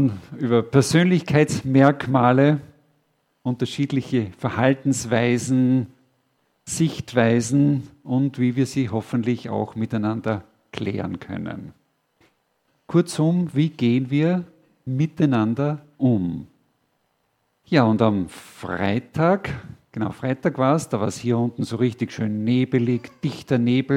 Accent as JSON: {"language": "German", "region": "Upper Austria", "country": "Austria", "said": "Ich komme aus Oberösterreich."}